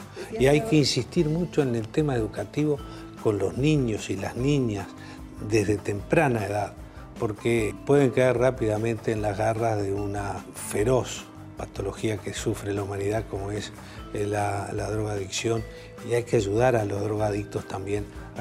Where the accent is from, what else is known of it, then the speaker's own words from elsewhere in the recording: Uruguay; ni Uruguay va a tomar leyes que impidan el ingreso de inmigrantes a mi país.